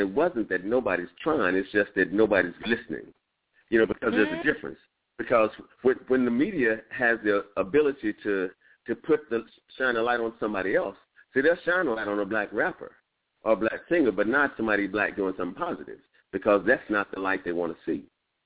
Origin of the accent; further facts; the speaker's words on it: Dallas, Texas, United States; most of the schools in Dallas, I'm originally from Dallas, most schools in Dallas had male principals.